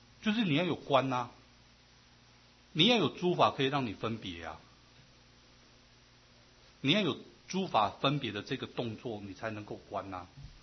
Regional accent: Taiwan; 北传比较不重这一块，我们台湾人比较不重这一块。

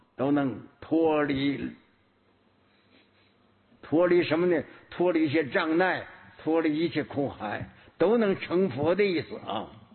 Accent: China; 咱们是中国人，连中国这文字不懂。

